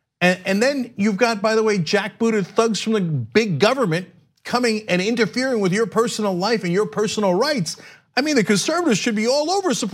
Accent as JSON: {"language": "English", "country": "Cuba", "said": "I was from Cuba. I could leave the country whenever I want if I don't like it here."}